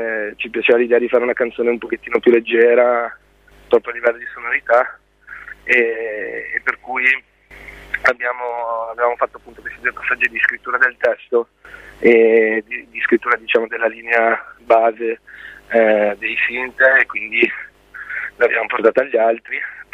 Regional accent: Treviso, Veneto, Italy; now in Genoa, Italy; ogni volta che ripenso a Treviso, ormai vivo a Genova da 7 anni

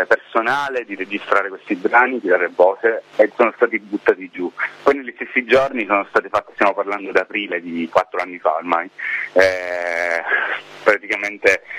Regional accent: Syracuse, Sicily, Italy; now in Turin, Italy; io sono di Siracusa, abito a Torino.

